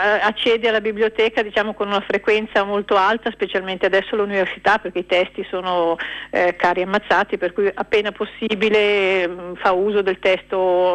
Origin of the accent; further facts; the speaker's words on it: Monza, Lombardy, Italy; io ricordo che io sono di Monza, la biblioteca Monza funziona bene